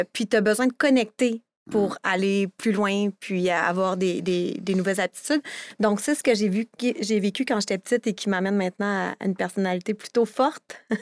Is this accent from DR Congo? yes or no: no; Montreal, Quebec, Canada; born there; je suis née, mes parents à Montréal.